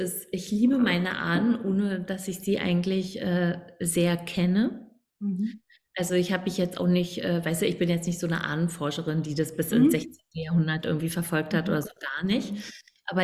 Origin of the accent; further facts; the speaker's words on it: East Germany, Germany; weil ich komme aus dem Osten und wir konnten ja nicht viel reisen, außer nur eigentlich in vier Länder